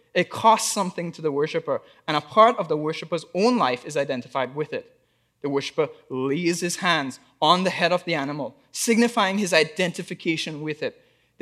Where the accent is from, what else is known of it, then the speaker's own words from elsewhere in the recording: Trinidad & Tobago; now in Canada; I grew up in Trinidad